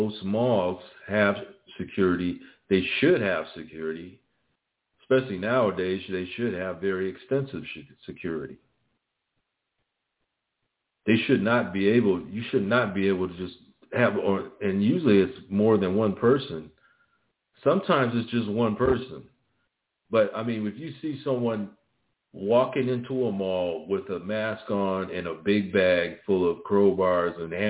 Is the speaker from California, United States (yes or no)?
yes; Los Angeles, California, United States; Basically, I grew up in Los Angeles. It's nothing like what it used to be back in the 60s.